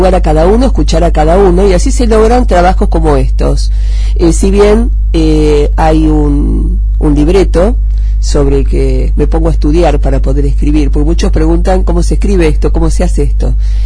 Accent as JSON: {"language": "Spanish", "town": "La Plata", "region": "Buenos Aires Province", "country": "Argentina", "said": "soy de La Plata."}